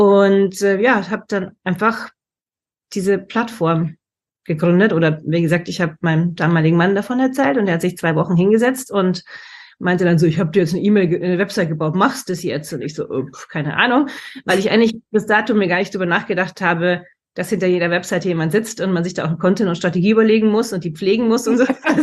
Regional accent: Munich, Bavaria, Germany; now in New York, United States; Ich bin ursprünglich aus München, lebe aber seit 23 Jahren in New York

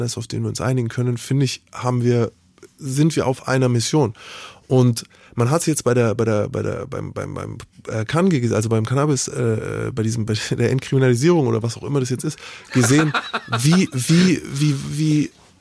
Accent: Bavaria, Germany; Ich komme aus Bayern.

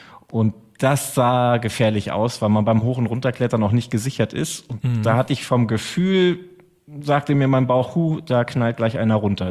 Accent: Bonn, North Rhine-Westphalia, Germany; also born or lived in Norway; Ich bin in der Hauptstadt aufgewachsen, in Bonn damals. Mhm. Und bin also überwiegend im Rheinland zur Schule gegangen, bin aber auch zwischendurch mal in Norwegen eingeschult worden, dann wieder zurück in Bonn.

